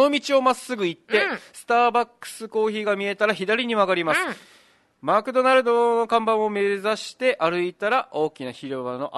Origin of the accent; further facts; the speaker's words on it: Hokkaido, Japan; 地元、まあ、北海道広いからね